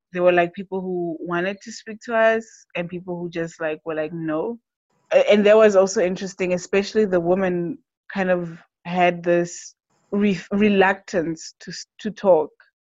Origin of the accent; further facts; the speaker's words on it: South Africa; born there; So I was born in South Africa